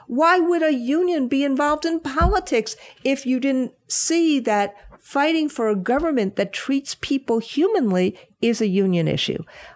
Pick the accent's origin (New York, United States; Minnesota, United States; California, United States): New York, United States; Rockland County; From growing up in Rockland County.